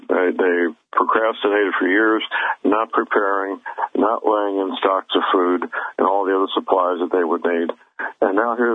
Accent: St. Louis, Missouri, United States; My hometown, St. Louis, just came up this morning.

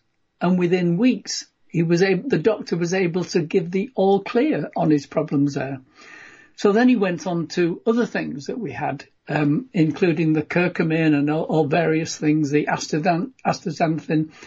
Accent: England, United Kingdom; accent: English; Hope you can understand my English accent.

